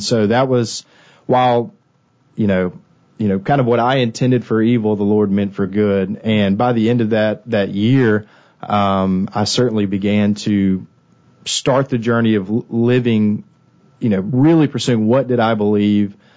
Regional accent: Saraland, Alabama, United States; So, grew up in Mobile, Saraland, specifically. But yeah, grew up in Saraland, so not too far from here. And, lovely Christian parents I love who love me and raised me in the faith.

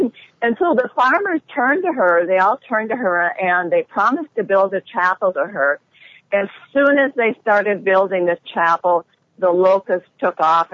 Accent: Minnesota, United States; I grew up in Minnesota, and I didn't even know that 100 miles from where I grew up

